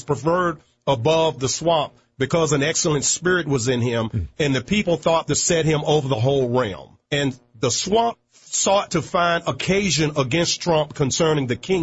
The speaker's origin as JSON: {"language": "English", "region": "Virginia", "country": "United States", "said": "running for the right to represent the 7th Congressional District of my home state of Virginia."}